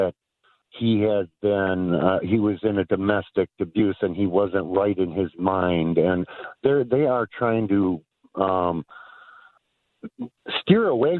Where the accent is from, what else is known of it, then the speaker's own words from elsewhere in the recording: Waukesha, Wisconsin, United States; Actually, I'm calling from Walhalla, South Carolina at the moment. I'm visiting my son, but yes, I am from Waukesha, Wisconsin